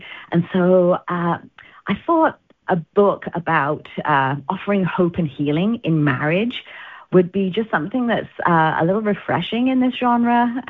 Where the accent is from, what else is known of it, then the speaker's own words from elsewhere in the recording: England, United Kingdom; moved away; It's set in England. I'm English originally, and I've absolutely loved coming back for this series.